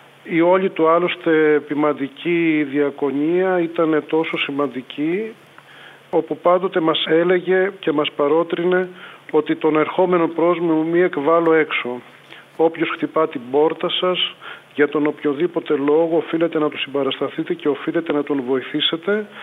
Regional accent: Elaiofyto, Western Greece, Greece; στο χωριό μου, του Αγίου Βασιλείου Ελεοφύτου. Και εκεί είναι ο τόπος μου, εκεί τελείωσα το σχολείο, το γυμνάσιο στο Αγρίνιο, το λύκειο στο Αγρίνιο

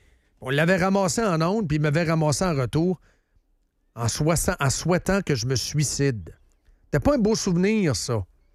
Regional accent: Boischâtel, Quebec, Canada; Moi, je viens de Boischâtel.

